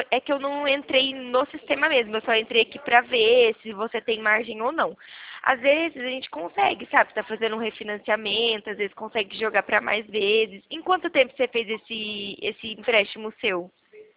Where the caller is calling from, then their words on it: Limeira, São Paulo, Brazil; Eu falo aqui de Limeira, interior de São Paulo.